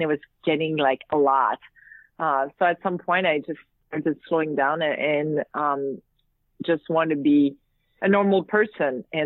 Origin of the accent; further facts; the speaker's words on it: Quebec, Canada; first language French; English is a second language; I was from Quebec and I speak French